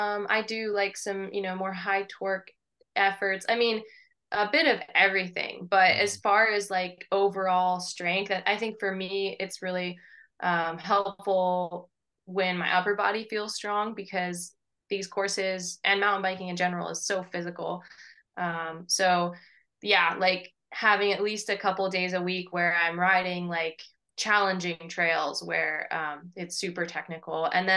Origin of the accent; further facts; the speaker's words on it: California, United States; I grew up in California